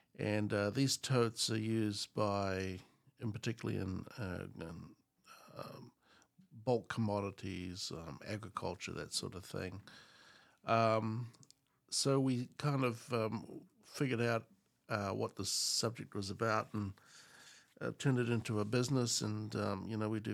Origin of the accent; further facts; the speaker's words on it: New Zealand; I'm from New Zealand.